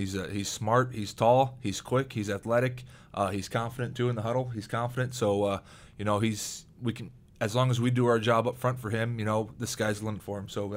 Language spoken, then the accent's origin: English; Iowa, United States; I'm from Iowa, small town. We don't have the beaches like we do out here.